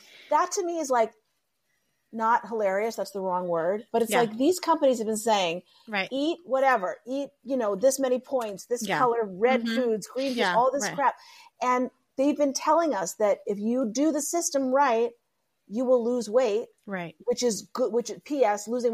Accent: Pittsburgh, Pennsylvania, United States; now in Los Angeles, United States; I grew up in Pittsburgh, East Coast.

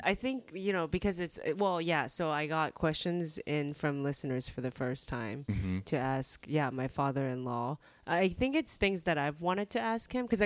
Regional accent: Los Angeles, California, United States; West LA, it's kind of like really basic.

